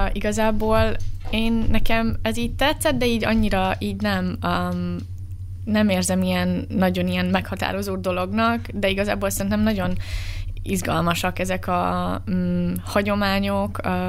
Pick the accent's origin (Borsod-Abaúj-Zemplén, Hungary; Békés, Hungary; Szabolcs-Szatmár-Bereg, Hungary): Borsod-Abaúj-Zemplén, Hungary; accent: Matyó; mezőkövesdi vagyok, akkor így szembesítenek is vele, hogy hát igen, a T-betűidről hallatszik, és én meg így, yes, igen, én matyó vagyok.